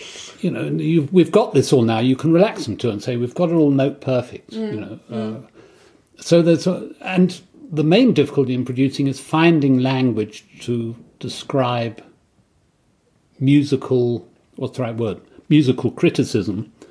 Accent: South East England, United Kingdom; I grew up in Kent. And I went to concerts when I studied in London

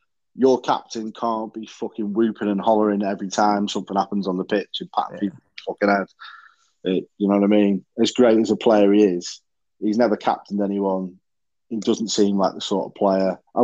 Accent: Wales, United Kingdom; obviously I'm Welsh biased, but I do think Ken Owens should have had a shot with it.

